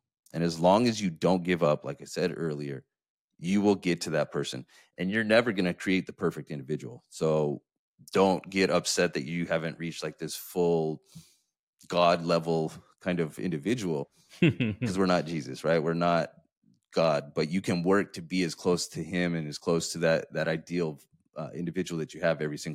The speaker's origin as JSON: {"language": "English", "town": "San Diego", "region": "California", "country": "United States", "said": "I come from San Diego. So it's a kind of a normal thing there."}